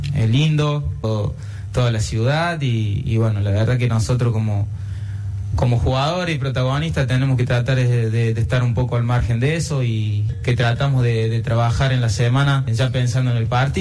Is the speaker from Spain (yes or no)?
no; Córdoba, Argentina; yo que soy de acá, de Córdoba, tengo toda mi familia